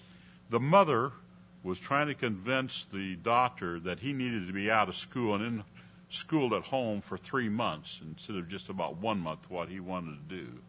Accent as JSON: {"language": "English", "region": "California", "country": "United States", "said": "And I'm from the West Coast, outside of San Francisco."}